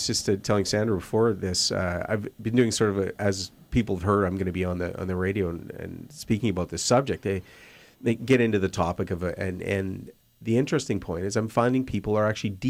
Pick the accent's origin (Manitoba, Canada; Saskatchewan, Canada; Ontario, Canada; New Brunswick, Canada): Saskatchewan, Canada; Saskatoon; I'm originally from Saskatoon, and we used to play outside all the time.